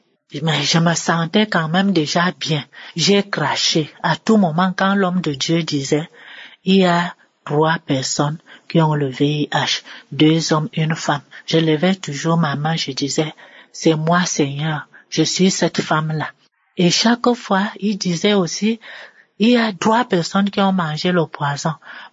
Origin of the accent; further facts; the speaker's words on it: Yaoundé, Centre, Cameroon; Je suis une Camerounaise vivant à Yaoundé.